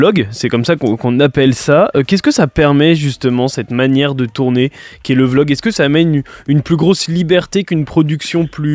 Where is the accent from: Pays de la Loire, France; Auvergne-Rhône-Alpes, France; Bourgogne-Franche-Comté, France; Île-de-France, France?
Bourgogne-Franche-Comté, France; quand on vient du Morvan, ça nous amuse, hein, bien sûr, parce qu'on redécouvre des lieux qu'on connaît déjà